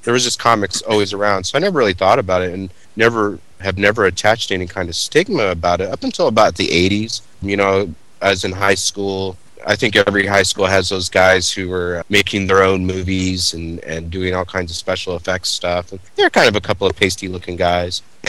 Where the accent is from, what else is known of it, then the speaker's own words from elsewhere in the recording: Missouri, United States; I grew up in Missouri, and we were a fairly poor family.